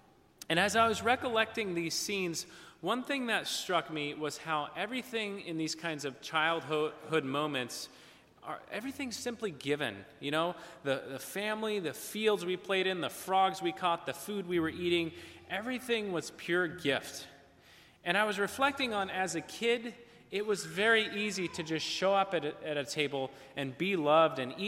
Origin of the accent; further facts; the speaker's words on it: Ohio, United States; also born or lived in California; Some of you may know that I say I come from California, which is mostly true, but when I was a little boy, I actually lived in Ohio, and Ohio isn't too far from Kentucky